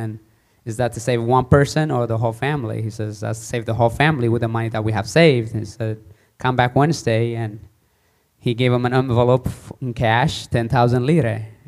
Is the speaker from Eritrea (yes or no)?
yes; Eritrea; born there; I was born in Eritrea in the middle of a war that lasted for 31 years against Ethiopia.